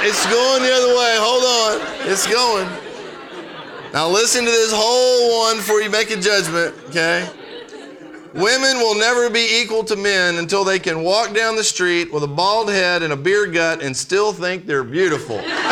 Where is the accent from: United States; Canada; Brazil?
Brazil; I was raised in Brazil where it is there's poverty